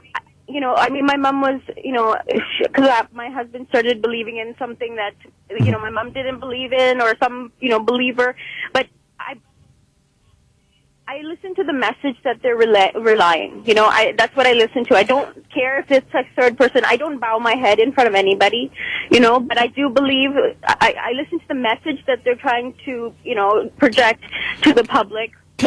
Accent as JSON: {"language": "English", "country": "Canada", "tie": "born there", "said": "I believe in Sikhism. I believe in any culture. You know, I was born in Canada here."}